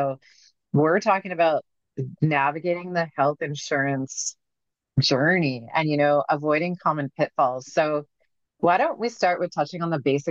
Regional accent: Canada; I'm from Canada, I'm 40

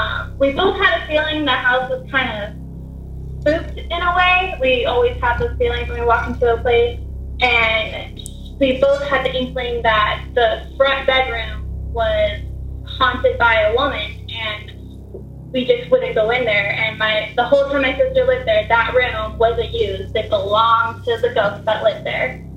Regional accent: California, United States; I'm from Southern California.

